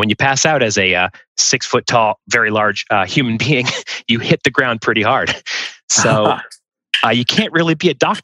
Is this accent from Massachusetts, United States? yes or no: yes; Massachusetts, United States; also born or lived in Allentown, Pennsylvania; I was born in Allentown, Pennsylvania, and my family moved up to Massachusetts when I was very young.